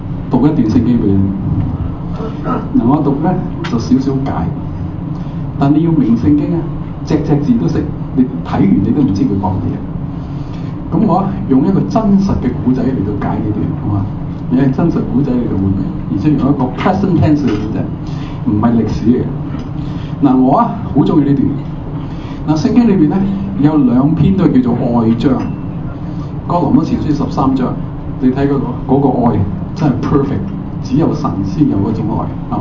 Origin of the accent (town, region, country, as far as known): China